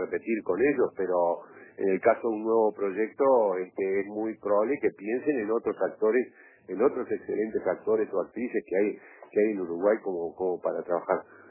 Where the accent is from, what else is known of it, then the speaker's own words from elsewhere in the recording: Galicia, Spain; yo soy gallego